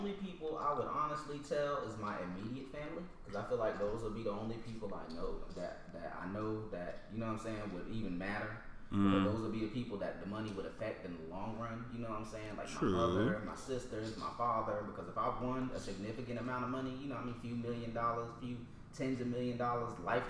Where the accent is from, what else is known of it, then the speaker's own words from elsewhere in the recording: Brooklyn, New York, United States; also born or lived in North Carolina; You know, I grew up in Brooklyn. I'd want to go back to my old neighborhood, make sure, you know what I mean, things mm-hmm. around there look nice. I grew up down here in North Carolina for a while.